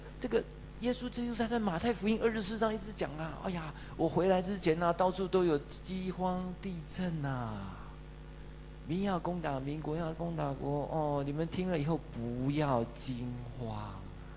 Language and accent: Chinese; Taiwan